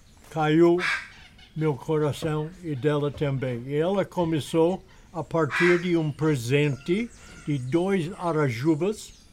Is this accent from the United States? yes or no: yes; San Francisco, California, United States; Portuguese is a second language; now in Brazil; Eu sou imigrante. Meus pais vieram de Alemanha, emigraram para os Estados Unidos, estabeleceu família, fazenda, etc. lá, e eu tinha o privilégio de ser criado em São Francisco. Naquela época era uma cidade linda, maravilhosa.